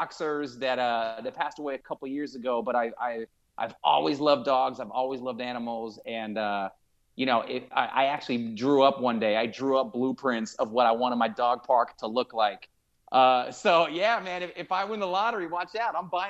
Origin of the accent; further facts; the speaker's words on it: California, United States; also born or lived in Phoenix; I grew up in the Bay Area. She grew up in the Sacramento area. So without knowing each other, we grew up about 2 hours apart.